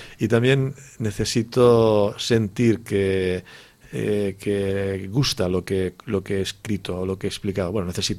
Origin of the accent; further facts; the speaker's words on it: Sitges, Catalonia, Spain; al meu poble, la meva gent, els sitgetans que estiguin escoltant aquesta entrevista